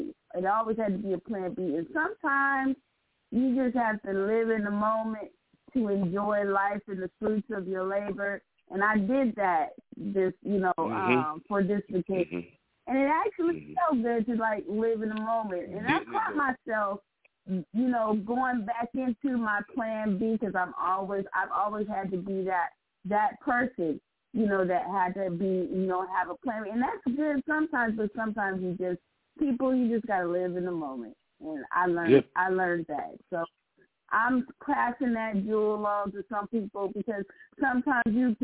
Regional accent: California, United States; holla at you, girl. I'm from Southern California

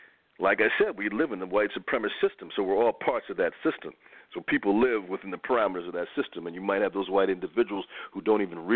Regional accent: United States; I'm from the United States. That doesn't happen here.

